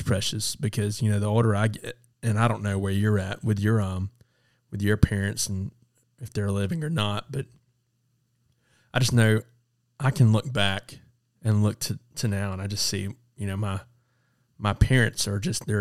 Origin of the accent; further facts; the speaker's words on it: the South, United States; For those of you who don't know what supper is, real quick, I'm from the South, guys.